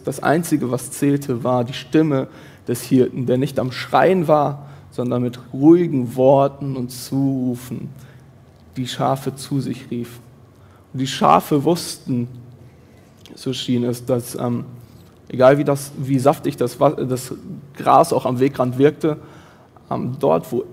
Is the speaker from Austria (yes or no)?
no; Germany; also born or lived in Ruhr area; Ich bin zwar im Pott geboren und habe in Bonn studiert, aber aufgewachsen bin ich so richtig ländlich.